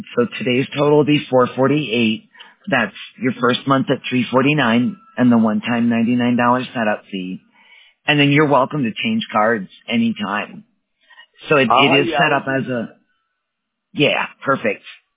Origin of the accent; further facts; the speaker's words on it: Wisconsin, United States; now in Colorado, United States; Well, I'm originally from Wisconsin, but I now live in Colorado and I work remotely from home.